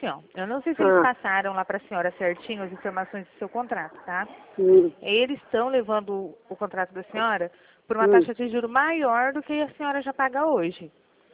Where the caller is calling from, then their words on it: Presidente Prudente, São Paulo, Brazil; A gente fala aqui de Presidente Prudente.